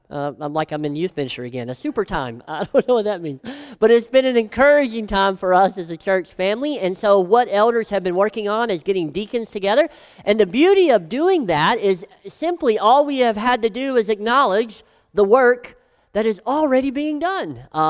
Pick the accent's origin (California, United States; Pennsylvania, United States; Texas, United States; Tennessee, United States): Tennessee, United States; I'm from Tennessee. It's the best news about me.